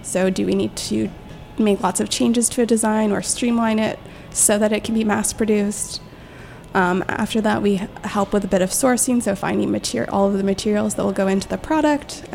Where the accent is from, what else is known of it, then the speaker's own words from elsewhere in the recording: Canada; now in United States; I'm from Canada.